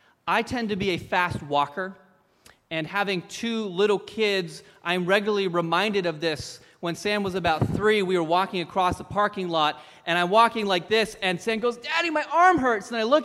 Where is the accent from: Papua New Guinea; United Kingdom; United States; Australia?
Papua New Guinea; growing up in Papua New Guinea, things would take 4 to 6 months to get there.